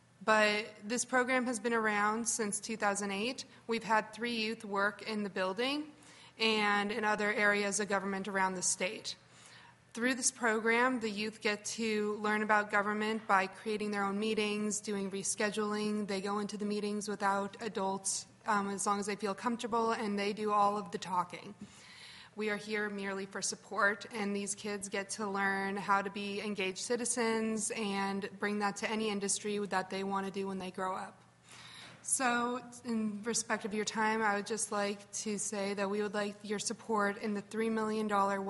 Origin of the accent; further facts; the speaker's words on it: Fairbanks, Alaska, United States; I'm from Fairbanks in District 34.